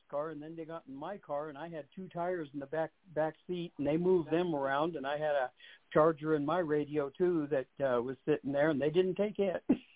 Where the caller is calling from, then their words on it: New Mexico, United States; I'm calling from New Mexico.